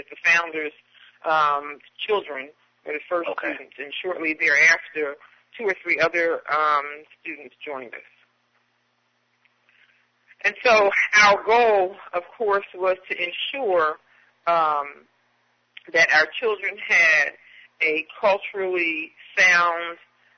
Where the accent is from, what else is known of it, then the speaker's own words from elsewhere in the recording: Trenton, New Jersey, United States; I was actually born and raised in Trenton and discovered of late, how about that, and discovered of late that my family has been in New Jersey since the early 1800s.